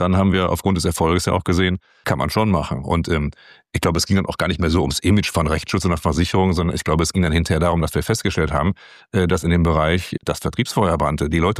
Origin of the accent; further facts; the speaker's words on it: Duisburg, North Rhine-Westphalia, Germany; ich komme aus dem Duisburger Westen